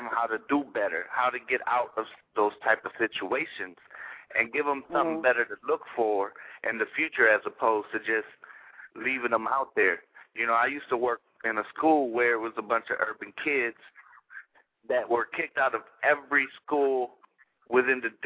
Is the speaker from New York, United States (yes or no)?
no; Texas, United States; moved away; I was in a gang myself growing up in Texas, and my parents moved us up north to kind of break away from that.